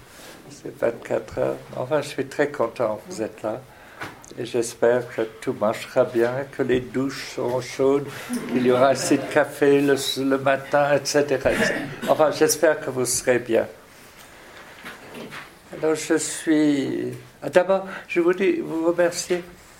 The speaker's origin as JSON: {"language": "French", "region": "Hauts-de-France", "country": "France", "said": "Je suis Picard depuis 52 ans, donc dans ce village."}